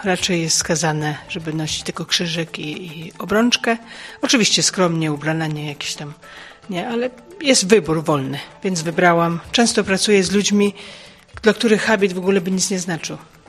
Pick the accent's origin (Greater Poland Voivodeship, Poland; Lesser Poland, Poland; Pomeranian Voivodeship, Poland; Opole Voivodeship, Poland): Opole Voivodeship, Poland; Wójcice; also born or lived in England; now in Greece; pochodzę z Wójcic, to jest między Nysą a Dmuchowem. Pracuję teraz w Grecji aktualnie, a wcześniej byłam w Anglii 15 lat.